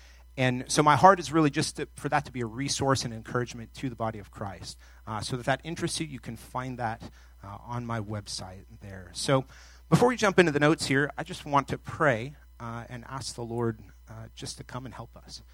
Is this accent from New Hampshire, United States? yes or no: yes; New Hampshire, United States; Now, for a native northerner like myself, because I was born and raised in New Hampshire, that's just weird, okay?